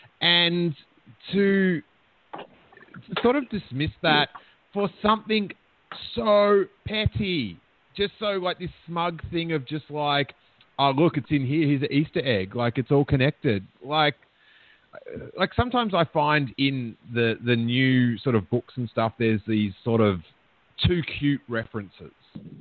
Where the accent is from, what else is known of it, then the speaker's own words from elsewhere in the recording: Melbourne, Victoria, Australia; growing up in Melbourne, like in the skateboarding scene